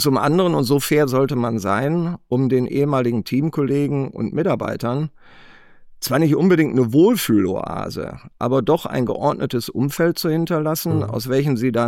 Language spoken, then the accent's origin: German; Wuppertal, North Rhine-Westphalia, Germany; born there; Ich bin 62 Jahre alt, verheiratet, gebürtiger Wuppertaler, der seit 25 Jahren jetzt im Münsterland lebt